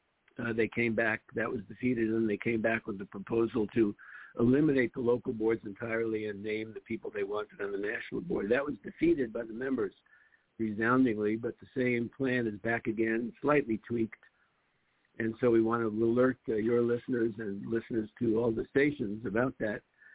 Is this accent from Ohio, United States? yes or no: no; New York City, New York, United States; now in Los Angeles, United States; I'm actually from Brooklyn. Maybe you can hear my voice, but I live now in Los Angeles.